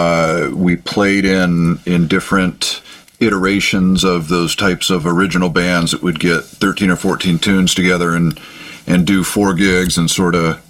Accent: Ann Arbor, Michigan, United States; but yes, I grew up in Ann Arbor, and I have always, for the most part, lived in Washtenaw County, except for going to school out in Chicagoland in the late 80s

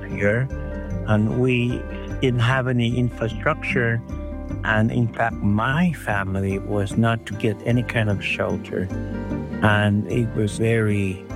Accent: Grise Fiord, Nunavut, Canada; I'm from Greech Fjord, and I'm a hunter

